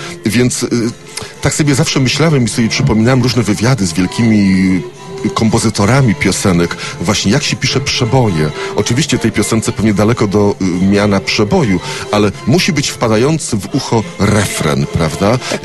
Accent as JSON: {"language": "Polish", "town": "Gdańsk", "region": "Pomeranian Voivodeship", "country": "Poland", "tie": "born or raised there", "said": "Ja jestem gdańszczaninem, od samego urodzenia w Gdańsku mieszkam"}